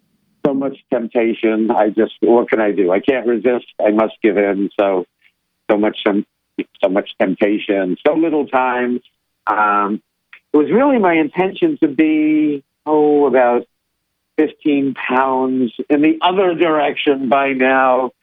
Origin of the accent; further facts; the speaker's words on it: New York City, New York, United States; And I'm from New York City. I used to have pizza every day, practically every day, coming home from school.